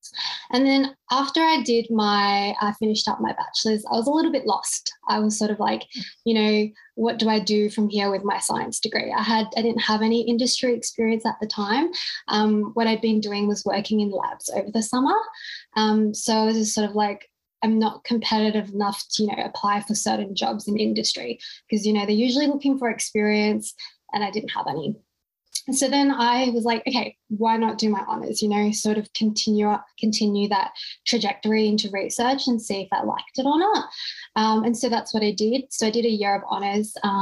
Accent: Perth, Western Australia, Australia; moved away as an adult; now in Melbourne, Australia; So I'm actually from Perth originally, and I moved over here to Melbourne for my career

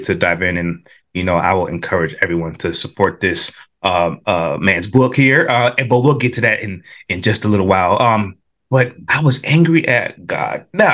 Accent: Queens, New York, United States; now in West Coast, United States; But yeah, born and raised in Queens, man.

